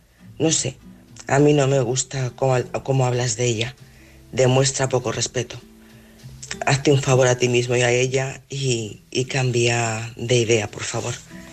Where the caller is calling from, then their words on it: Madrid, Community of Madrid, Spain; de Madrid